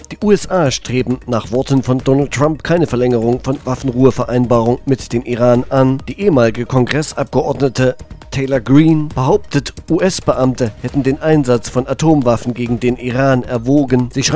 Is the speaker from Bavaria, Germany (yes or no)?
no; Thuringia, Germany; Zum Schluss noch Lustiges aus meiner Heimat Thüringen.